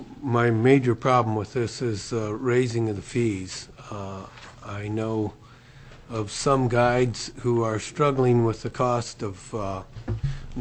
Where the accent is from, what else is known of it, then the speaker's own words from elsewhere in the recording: North Pole, Alaska, United States; I'm from North Pole, Alaska